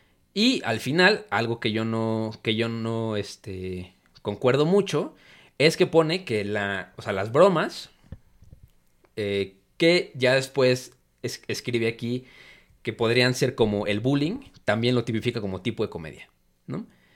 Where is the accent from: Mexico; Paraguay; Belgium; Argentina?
Mexico; el sesgo cultural que teníamos en ese entonces como mexicanos, ¿no?